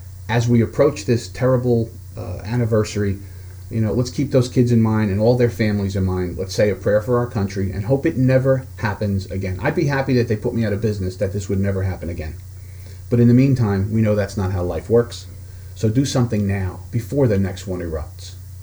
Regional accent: New Jersey, United States; Remember, we're from Jersey.

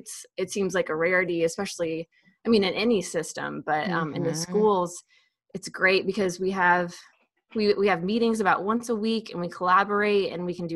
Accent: Iowa, United States; And so I'm from Iowa, and I contacted the University of Iowa about their equivalency and master's program.

